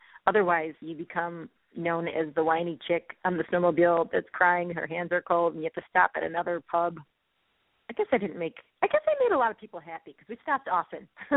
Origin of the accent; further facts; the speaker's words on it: Chicago, Illinois, United States; You know, I'm from Chicago, Northwest Side, and, you know, as a kid, we would go up to Wisconsin every summer for 2 weeks